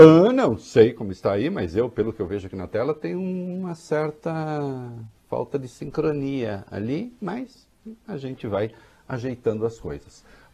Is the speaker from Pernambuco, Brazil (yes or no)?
no; Dois Córregos, São Paulo, Brazil; Eu sou de Dois Córregos